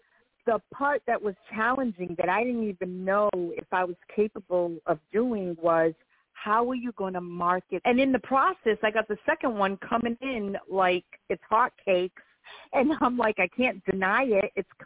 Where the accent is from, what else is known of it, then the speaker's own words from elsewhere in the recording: United States; first language Portuguese; English is a second language; I was born here in the USA, but my first language was Portuguese. My parents came over to this country, and they didn't know a word of English either.